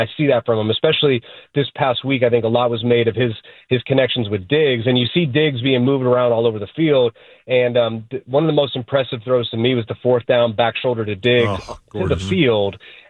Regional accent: Cleveland, Ohio, United States; now in Boston, United States; No, I grew up in Cleveland, so I hated them then, too.

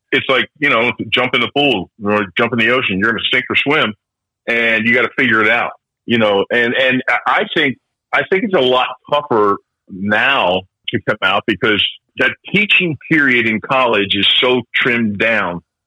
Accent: Philadelphia, Pennsylvania, United States; now in Kansas City, United States; I'll either be in my hometown of Philadelphia or I'm going to be on the beach.

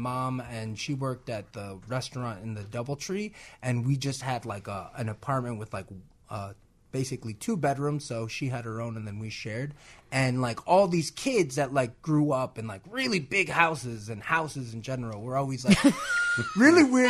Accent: Chicago, Illinois, United States; I think that's growing up in the Midwest. I think that's my Chicagoan.

